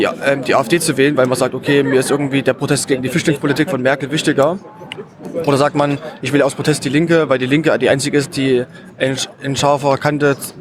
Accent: Erfurt, Thuringia, Germany; Also ich komme aus Erfurt

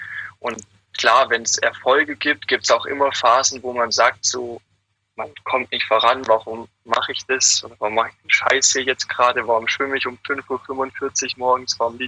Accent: Germany; Ja, leider bin ich kein Ägypter, sondern Deutscher.

